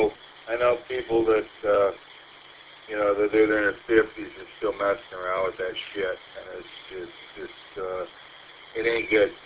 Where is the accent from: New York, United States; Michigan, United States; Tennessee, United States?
Michigan, United States; Southfield; I grew up in Southfield, and there was a pretty big Jewish community, and all the Jewish guys had Solexes